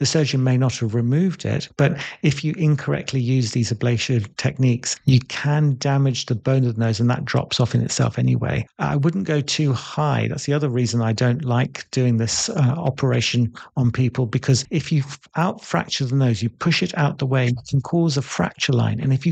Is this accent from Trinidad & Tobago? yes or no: no; North India, India; because I'm North Indian